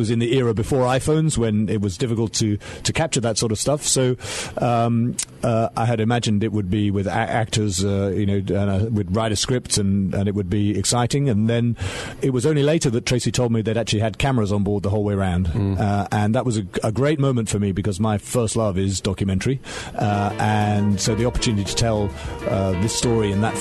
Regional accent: United Kingdom; Well, I'm a British filmmaker, producer and director, and I started out life as a documentary maker.

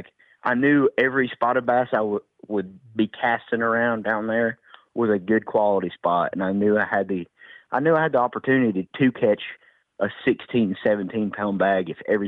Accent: Tennessee, United States; Oh yeah, I grew up on the Tennessee River, so.

